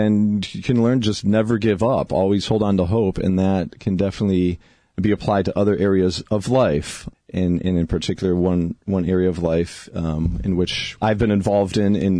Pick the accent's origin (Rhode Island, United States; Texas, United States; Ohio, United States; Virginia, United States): Ohio, United States; Cleveland; moved away as an adult; I was born and raised in Cleveland. Yeah, I came out here 13 years ago, but born and raised, you know, in Cleveland, Ohio.